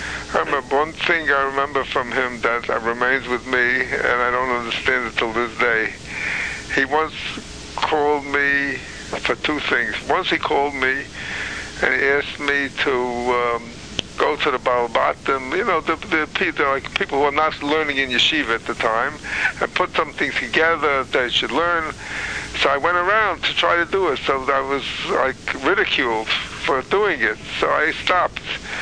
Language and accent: English; Williamsburg, New York, United States; I'm 100% American born. I'm from Williamsburg, though. It's a different world, I found out later on.